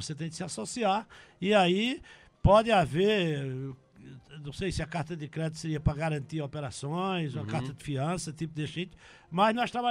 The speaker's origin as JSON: {"language": "Portuguese", "town": "Teixeira", "country": "Brazil", "tie": "born or raised there", "said": "eu sou de Teixeira, né? Sou natural de Teixeira."}